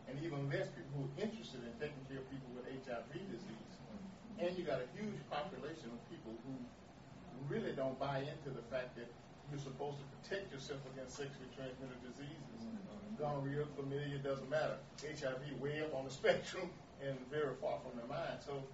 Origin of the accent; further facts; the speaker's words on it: Clarksville, Mississippi, United States; Clarksville, Mississippi.